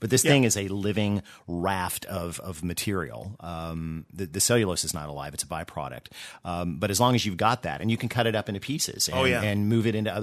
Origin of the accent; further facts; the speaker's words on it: the South, United States; I'm from the South, so we'll throw some corn in there.